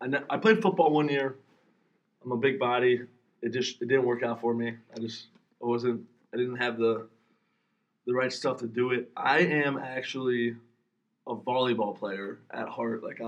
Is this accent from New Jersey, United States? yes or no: no; Kentucky, United States; also born or lived in Cincinnati; So I was born in Cincinnati, grew up in Northern Kentucky.